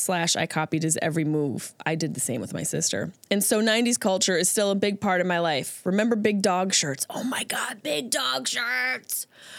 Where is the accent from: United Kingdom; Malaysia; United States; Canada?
Canada; Niagara Falls, Ontario; I grew up in Niagara Falls, Canada side, had a lot of upstate New York friends.